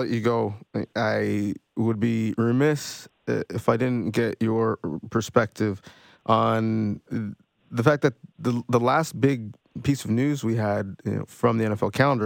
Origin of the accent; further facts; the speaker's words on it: Canada; Now, as a Canadian, I'm fully aware that this is not an issue that is unique to the United States